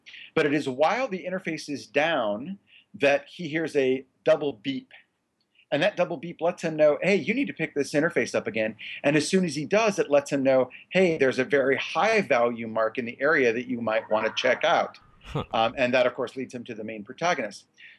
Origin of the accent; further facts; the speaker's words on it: San Francisco, California, United States; Autodesk in San Francisco in September. So the Redesigning Star Wars in September will be here in my hometown.